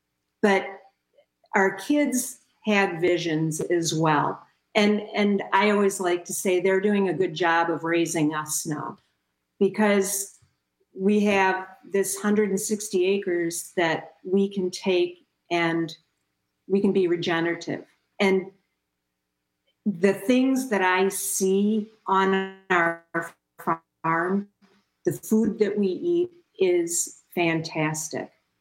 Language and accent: English; Madison, Wisconsin, United States; I grew up in Madison, so I am not a farm kid.